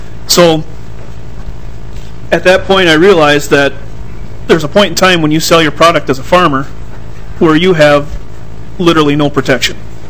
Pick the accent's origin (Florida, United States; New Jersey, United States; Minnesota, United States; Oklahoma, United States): Minnesota, United States; Porter; I am from Porter, Minnesota.